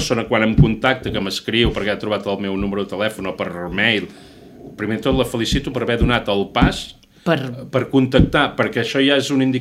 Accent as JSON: {"language": "Catalan", "town": "Santa Maria de Merlès", "region": "Catalonia", "country": "Spain", "tie": "born or raised there", "moved": "as an adult", "lives_now": "Porreig, Spain", "said": "Visc a Porreig. Jo sóc de Merlès, Santa Maria de Merlès, vaig néixer allà en una casa de pagès, en una masia, amb els meus pares eren masovers, i actualment visc a Porreig"}